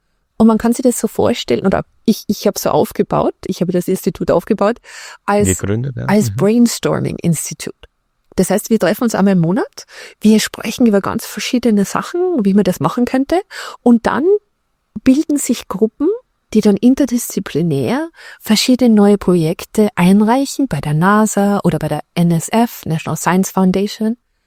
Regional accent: Austria; accent: Austrian; ich muss nur aufpassen, dass ich meinen österreichischen Akzent nicht verliere, weil der ist charming

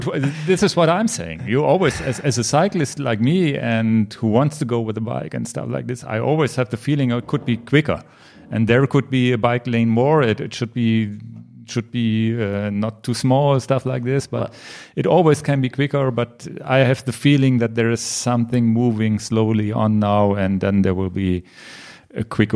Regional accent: Hanover, Lower Saxony, Germany; English is a second language; also here in my hometown Hanover

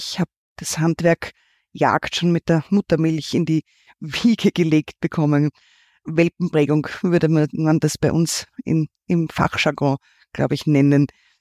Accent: Lower Austria, Austria; also born or lived in Vienna; Ich bin eigentlich gebürtige Wienerin, man mag es nicht glauben, war nie in Wien im Zentrum aufgewachsen, sondern immer außerhalb ein Stückel von Wien. Wir sind mittlerweile in Berchertsdorf zu Hause, sowohl mit der Firma als auch persönlich, und unser Revier ist in Niederösterreich.

